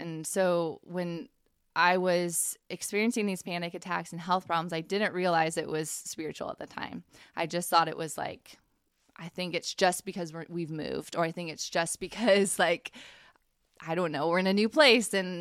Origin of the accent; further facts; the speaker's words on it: Washington, United States; also born or lived in Indiana; And it was interesting because moving back to Washington, it's like, I'm from Washington.